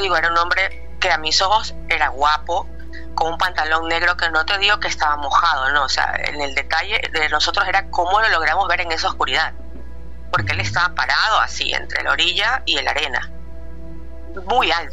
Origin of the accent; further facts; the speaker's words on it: Ecuador; now in Europe; Yo soy de Ecuador. Vivo en Europa, pero yo soy ecuatoriana. Eso pasó en mi país.